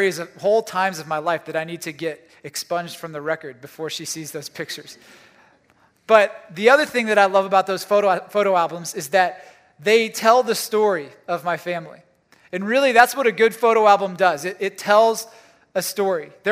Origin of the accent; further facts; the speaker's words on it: Ohio, United States; I grew up in Northeast Ohio. I was born and raised here, and my parents still live around here.